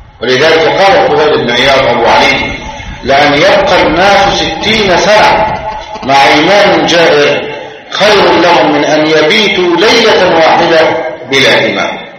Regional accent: Egypt; أن يرزقنا الأمن والأمان في بلادنا مصر

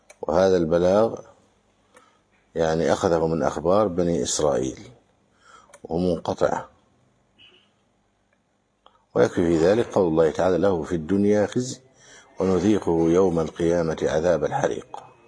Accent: Egypt; نمدح بلدنا مصر بما جاء في النصوص.

